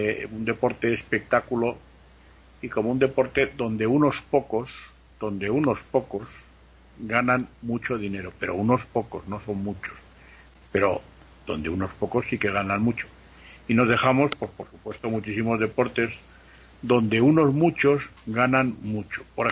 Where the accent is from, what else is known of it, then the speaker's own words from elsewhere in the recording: Madrid, Community of Madrid, Spain; estoy hablando de mi pueblo que es Madrid